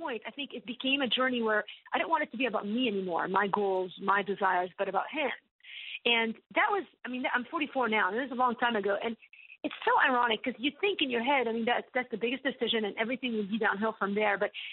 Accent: Beirut, Beirut Governorate, Lebanon; But I grew up in Lebanon in a very difficult environment. I mean, we grew up, what Syria now is almost is what Lebanon, what Beirut was. We were on the west side of Beirut.

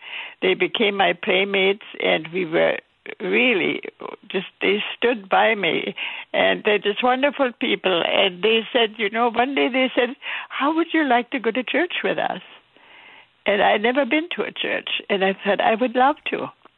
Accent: Wrocław, Lower Silesian Voivodeship, Poland; We lived in a nice suburb of a very large city in East Germany. The city was Breslau.

